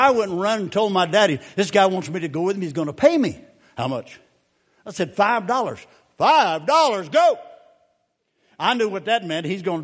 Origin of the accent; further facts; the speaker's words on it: McNary, Texas, United States; See, I was raised in Texas. And when we lived in a town called McNary, Texas. McNary was a huge city. Had one building.